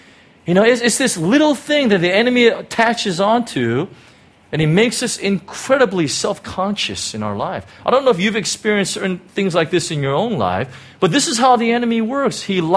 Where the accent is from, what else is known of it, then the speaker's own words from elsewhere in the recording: Chicago, Illinois, United States; So I grew up in Chicago, you know, that's the proper way of saying it. As a Korean, I was the only Asian in my whole school.